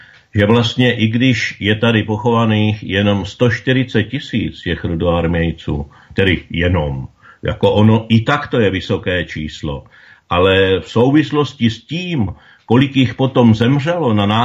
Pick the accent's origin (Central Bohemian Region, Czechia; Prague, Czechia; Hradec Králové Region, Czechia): Hradec Králové Region, Czechia; Hořice; nicméně já jsem z Hořic